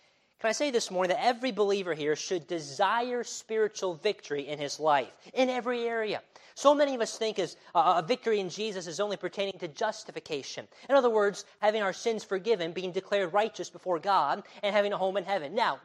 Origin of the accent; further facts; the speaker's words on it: Illinois, United States; But I'm from Illinois. I love my home state